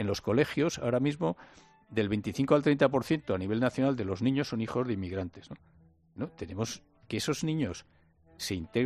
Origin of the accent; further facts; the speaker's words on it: Asturias, Spain; mi tierra natal Asturias, el norte de España, que está mucho más envejecido que el sur, por cierto, que Andalucía